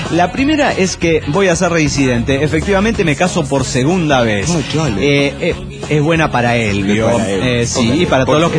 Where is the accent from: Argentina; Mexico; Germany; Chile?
Mexico; Morelia, Michoacán; de Morelia, Michoacán.